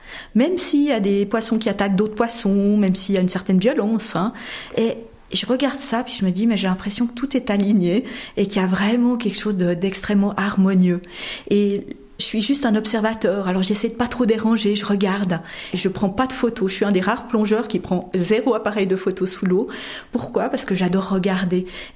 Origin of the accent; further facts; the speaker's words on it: Payerne, Vaud, Switzerland; now in Geneva, Switzerland; je viens en fait de Payerne, donc dans le Gros de Vaud, et c'est là que j'ai vécu en fait jusqu'à mes 13 ans. Et ensuite, je suis venue, quand mes parents ont divorcé, d'ailleurs, vivre à Genève avec ma mère et mes frères.